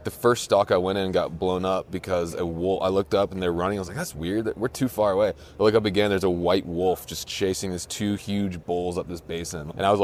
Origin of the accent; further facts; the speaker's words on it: East Coast, United States; so I come from the East Coast, and I've been immersed in Western culture for like 4 years